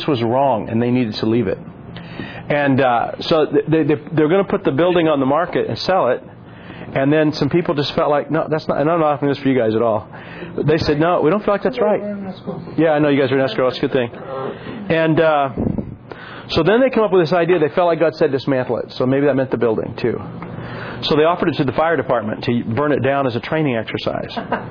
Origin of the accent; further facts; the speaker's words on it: United States; I said, "No, I'm from the States." I said, "We're just visiting."